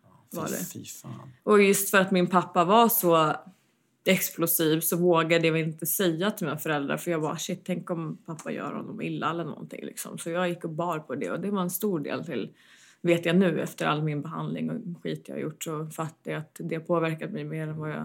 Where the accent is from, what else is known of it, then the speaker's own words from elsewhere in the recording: United States; moved away as an adult; now in Sweden; jag är född i Sverige. Jag har växt upp en stor del av mitt liv i USA. Men jag kom till Sverige 2013